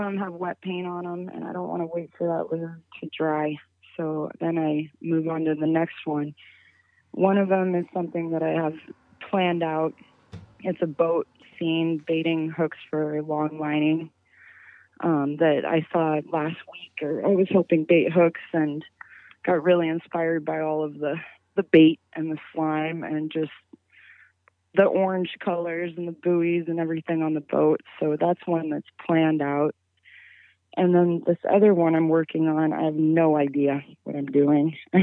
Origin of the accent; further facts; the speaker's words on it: Homer, Alaska, United States; also born or lived in Halibut Cove; I grew up in Halibut Cove and Homer, and so I think that the majority of the people that really inspired me, they were in Halibut Cove with me.